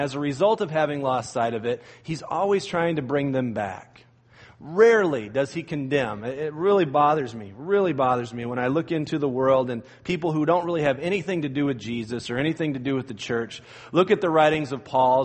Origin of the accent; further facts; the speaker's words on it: Illinois, United States; I've used this illustration before, but I grew up in near Chicago, and same is true of any big city